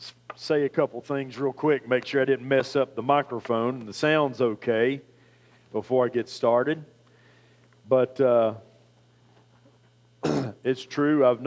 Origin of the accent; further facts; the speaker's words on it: West Virginia, United States; You know, I'm from West Virginia, so that looked great to me.